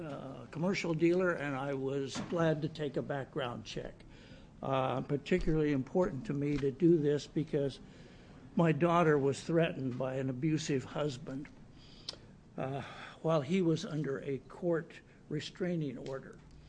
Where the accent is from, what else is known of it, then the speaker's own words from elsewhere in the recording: Wellport, Oregon, United States; I'm from Wellport, Oregon.